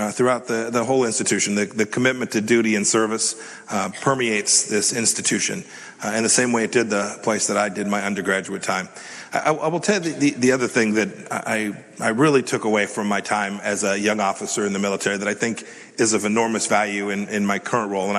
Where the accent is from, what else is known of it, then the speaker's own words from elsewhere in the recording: Kansas, United States; I'm from Kansas.